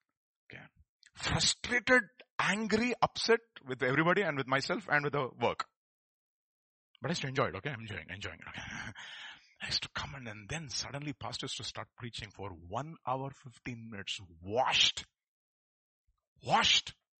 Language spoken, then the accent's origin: English; Hyderabad, Telangana, India; born there; I was born in Hyderabad.